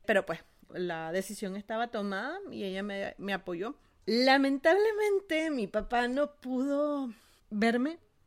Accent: Managua, Nicaragua; Nací en Managua, 1985. El barrio se llama Bataola Sur. Tiene fama de ser peligroso, pero yo no lo sentía tan peligroso. Quizás porque yo viví ahí.

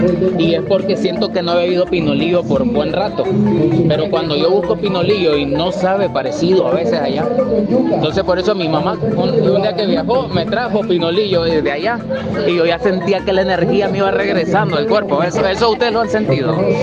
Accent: Nicaragua; quienes somos nicaragüenses sabemos notar la diferencia.

